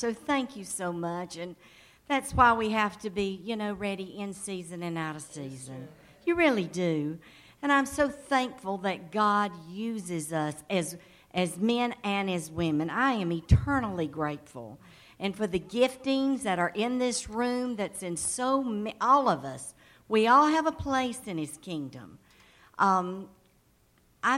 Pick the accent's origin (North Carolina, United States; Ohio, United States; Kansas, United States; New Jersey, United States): North Carolina, United States; accent: Southern; I'm from Atlanta, Georgia.